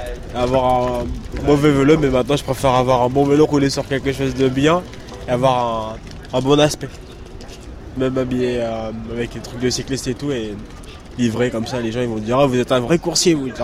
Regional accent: Île-de-France, France; Val d'Oise. C'est assez loin, 25 km à partir d'ici, on va dire.

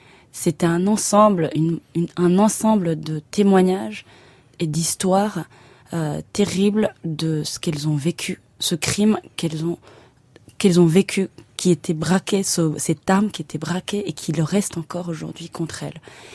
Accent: Rwanda; Et je leur racontais mon histoire, mon enfance au Rwanda

